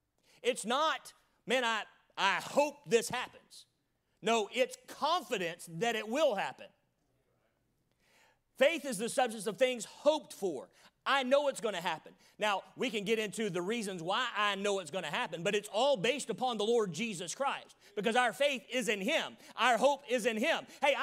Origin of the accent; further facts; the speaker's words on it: the South, United States; I told you I was from the South.